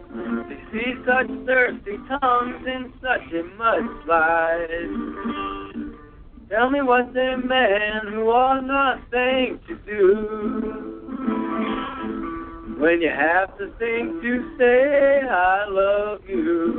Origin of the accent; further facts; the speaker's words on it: Santa Cruz, California, United States; I'm from Santa Cruz, California.